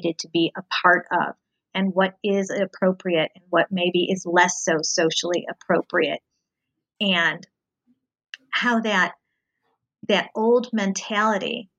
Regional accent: Cincinnati, Ohio, United States; I grew up outside of Cincinnati, Ohio, and most of the people who I grew up with stayed in Cincinnati.

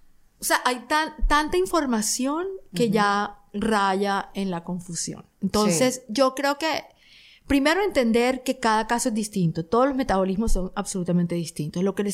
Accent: Barranquilla, Atlántico, Colombia; porque en Barranquilla, de donde yo soy, tú veías a las señoras mayores con un pañuelo

